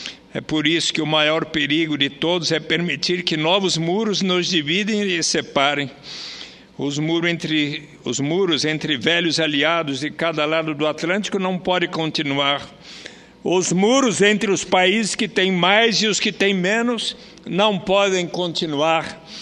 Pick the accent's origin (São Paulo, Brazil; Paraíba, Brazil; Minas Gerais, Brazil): São Paulo, Brazil; em especial na cidade onde nasci e moro, que é São Paulo